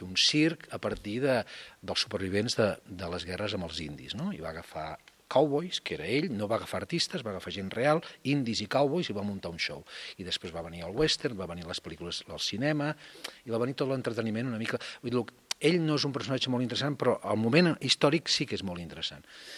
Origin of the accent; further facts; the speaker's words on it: Catalonia, Spain; per què som com som els catalans